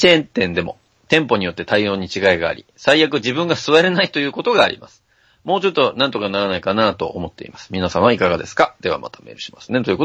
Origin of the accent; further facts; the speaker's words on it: Yokkaichi, Mie, Japan; 今は大学に通うため、実家から離れて一人暮らしをしておりますが、出身は四日市です。